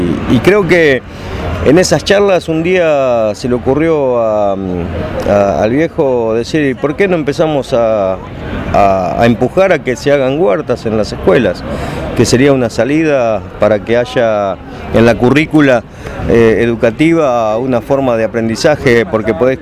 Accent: Buenos Aires, Argentina; de mi pueblo, de Buenos Aires

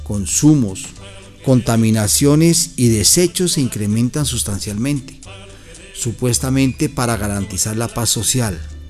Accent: Colombia; con todo el quehacer de nosotros como colombianos

